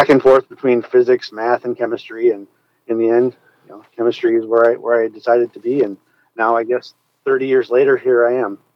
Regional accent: Virginia, Minnesota, United States; I grew up on the Iron Range of Minnesota. The town where I went to high school was Virginia, Minnesota. So basically right smack dab in the middle of the Iron Range.

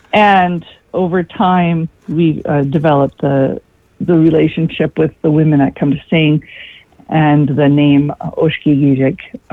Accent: Cloquet, Minnesota, United States; I'm from Fond du Lac Reservation. I grew up here. I still live an acre from my childhood home.

